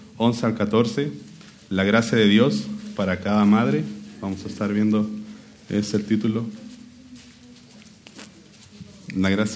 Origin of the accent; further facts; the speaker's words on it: Chile; yo tengo 29 años, soy chileno, así que si a veces hablo rápido, si no se me entiende, está bien